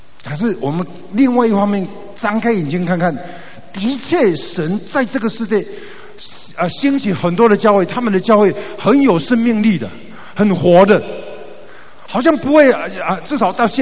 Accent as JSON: {"language": "Chinese", "country": "Taiwan", "said": "因为呢这个我们台湾人唱的时候可能会觉得很奇怪"}